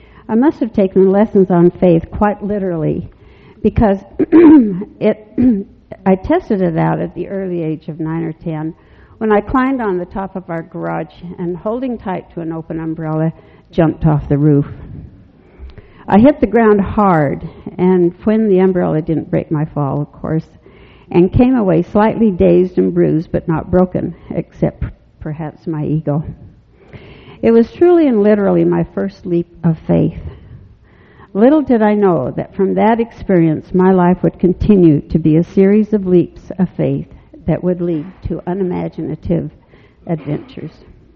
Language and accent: English; Salt Lake City, Utah, United States; My church community and social life were directly integrated growing up in Salt Lake City.